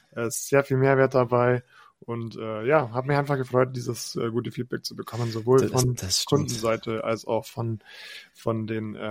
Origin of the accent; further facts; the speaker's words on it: Bavaria, Germany; servus zusammen, wie man bei uns in Bayern sagt